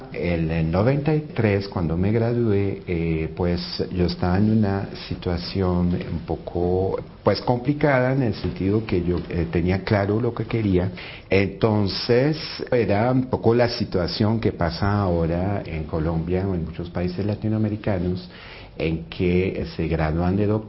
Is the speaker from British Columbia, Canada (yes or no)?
no; Quebec City, Quebec, Canada; yo soy de la ciudad de Quebec, en la parte francesa